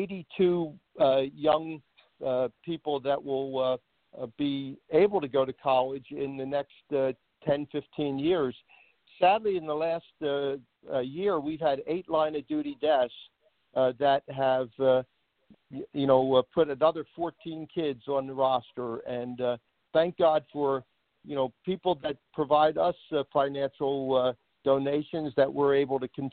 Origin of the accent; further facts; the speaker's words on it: Philadelphia, Pennsylvania, United States; My grandfather was a police officer when I grew up in Philadelphia. He actually died the year I was born, 1945.